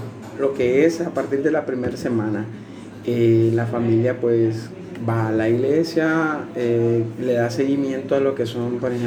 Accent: Managua, Nicaragua; soy de Nicaragua

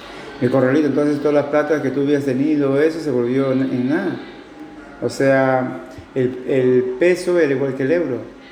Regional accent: Trujillo, La Libertad, Peru; moved away; Soy de Perú.

